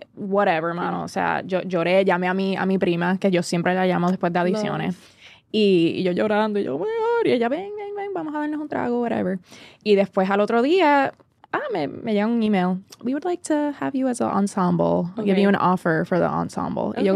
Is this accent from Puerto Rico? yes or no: yes; Puerto Rico; como latina, especialmente puertorriqueña